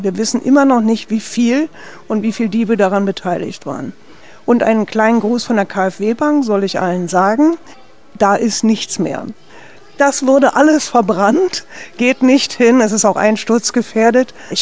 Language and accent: German; Berlin, Germany; weil ich bin ja aus West-Berlin